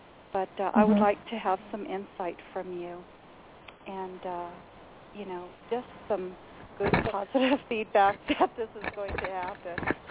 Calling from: Southwest, United States; I'm in the Southwest, here in the United States.

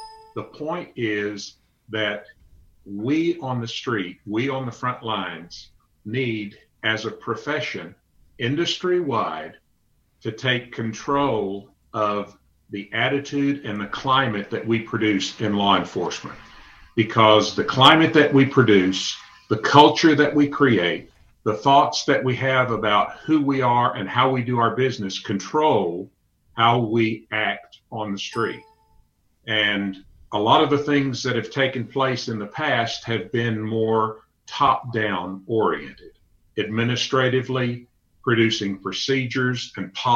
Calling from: Arlington, Texas, United States; I'm in Arlington, Texas.

